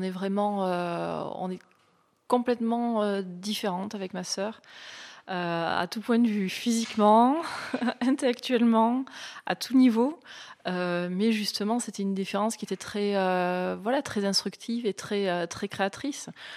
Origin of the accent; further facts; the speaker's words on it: Argelès-Gazost, Occitanie, France; Non, j'ai grandi à Argelès, Gazost, qui est près de Pau, à une demi-heure de Pau.